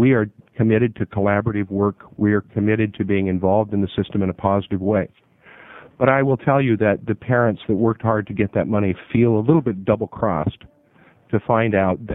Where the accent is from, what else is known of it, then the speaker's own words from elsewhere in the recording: Portland, Oregon, United States; I am from Portland. I have two daughters in Portland Public Schools.